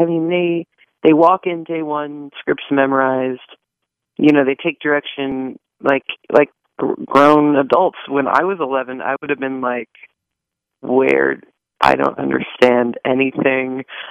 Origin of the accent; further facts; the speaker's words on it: Denver, Colorado, United States; moved away as an adult; But yeah, I grew up in Denver, Colorado.